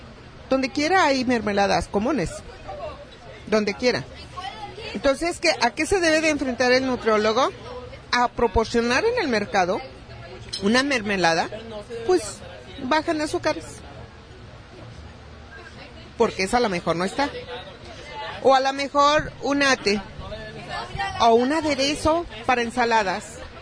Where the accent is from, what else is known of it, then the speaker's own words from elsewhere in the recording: Mexico; nosotros como mexicanos, ¿qué consumimos los domingos?